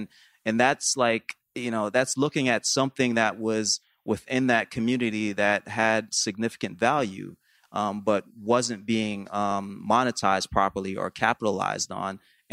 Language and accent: English; New York, United States; I grew up in New York, so I don't know if everyone knows what a bodega is, but it's like a corner store